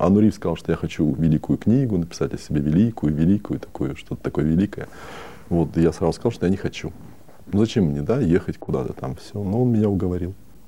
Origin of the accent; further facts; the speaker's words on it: Australia; Ну и что, если я из Австралии, я же не кенгуру, так ведь?